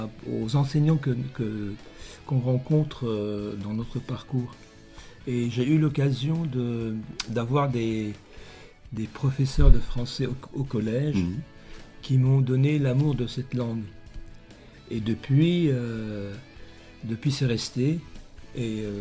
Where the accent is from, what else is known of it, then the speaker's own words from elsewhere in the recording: Lebanon; now in France; Alors écoutez, moi je suis originaire du Liban.